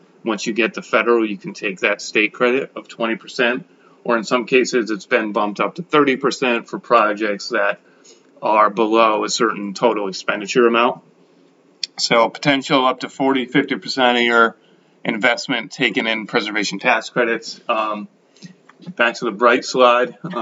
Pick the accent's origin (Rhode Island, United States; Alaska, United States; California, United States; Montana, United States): Rhode Island, United States; I'm from Rhode Island, and I know they dropped their state credit for commercial